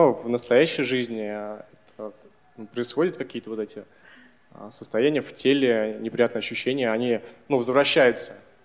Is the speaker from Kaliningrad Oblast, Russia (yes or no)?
no; Nizhny Novgorod, Nizhny Novgorod Oblast, Russia; я приехал из Нижнего Новгорода.